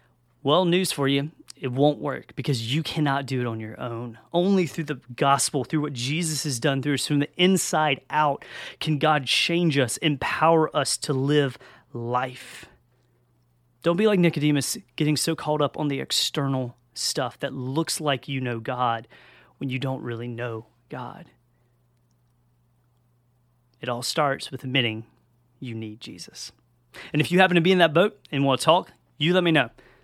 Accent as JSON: {"language": "English", "region": "Georgia", "country": "United States", "said": "I'm from Southwest Georgia, and so better or worse, tornadoes are kind of part of life."}